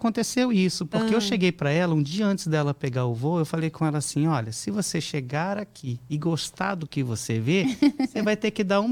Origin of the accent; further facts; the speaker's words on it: Rio de Janeiro, Brazil; Eu sempre fui criado ali na Zona Oeste, né? Em Campo Grande.